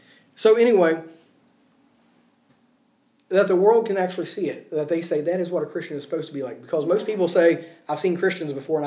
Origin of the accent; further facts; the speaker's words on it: United States; now in Ireland; I live in Ireland, and I'm still the outsider.